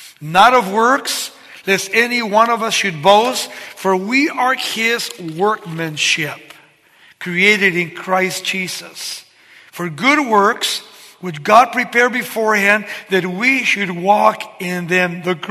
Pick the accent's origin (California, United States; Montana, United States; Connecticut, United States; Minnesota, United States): California, United States; Baldwin Park; I grew up in Baldwin Park, and you know the police knew me